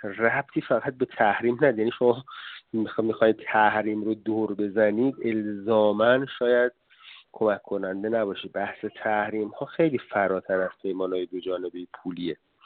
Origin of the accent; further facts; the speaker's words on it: Iran; شاید من و شما به عنوان یک ایرانی زیاد علاقه به خوردن انبه نداشته باشیم